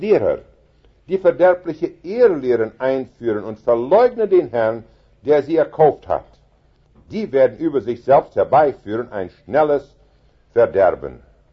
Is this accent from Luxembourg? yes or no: no; Canada; Meine Großeltern von Russland nach Kanada. Und meine Eltern sind schon in Kanada geboren. So bin ich schon einigermaßen ein echter Kanadier